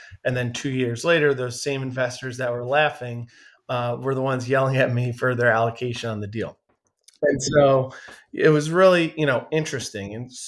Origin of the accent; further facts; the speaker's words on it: New York, United States; I grew up in Long Island.